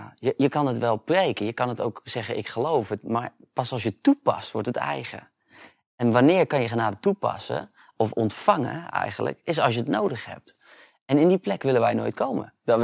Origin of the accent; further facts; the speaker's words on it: Netherlands; En ik denk dat dat voor ons als Nederlanders echt een grote challenge is.